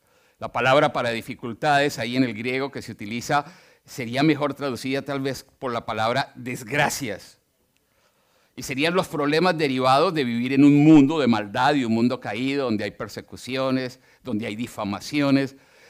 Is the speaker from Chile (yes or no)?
no; Colombia; yo soy bastante serio y todo, pero yo soy muy colombiano.